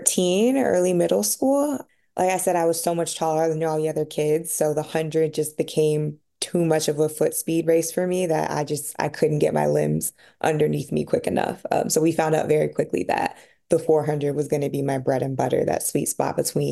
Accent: Pembroke Pines, Florida, United States; I am from Pembroke Pines, Florida. I'm a very, very proud Floridian, as crazy as the state may be.

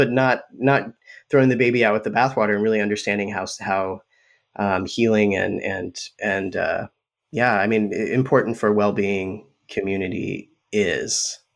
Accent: Utah, United States; And I am originally from Utah. And so Utah is, you know, a state with a monoculture as far as like religion and government with Mormons.

